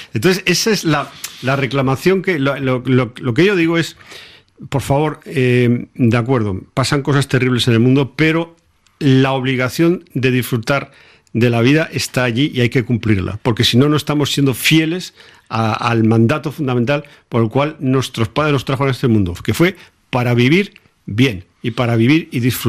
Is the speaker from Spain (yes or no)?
yes; Spain